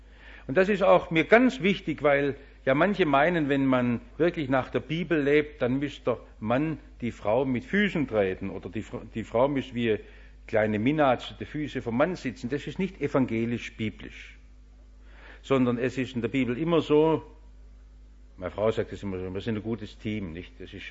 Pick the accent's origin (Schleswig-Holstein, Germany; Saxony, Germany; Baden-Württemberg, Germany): Baden-Württemberg, Germany; Das ist mir noch als Schwabe hängen geblieben.